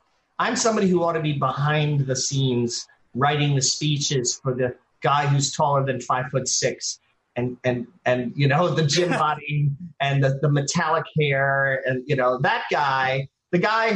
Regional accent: New York, United States; because I'm a New Yorker like you, Eric.

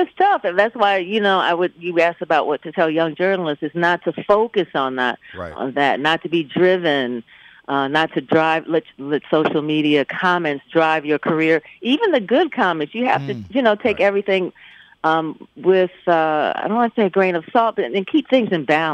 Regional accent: Detroit, Michigan, United States; All of those things combined when I was growing up in Detroit really contributed to me wanting to be a part of news

